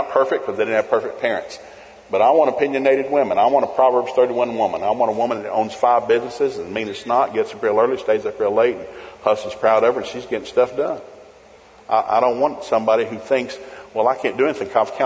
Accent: the South, United States; And I grew up in the South, deep South.

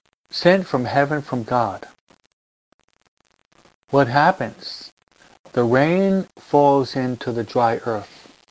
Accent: East Coast, United States; Now, I'm from the East Coast, so I've often seen the snow coming down

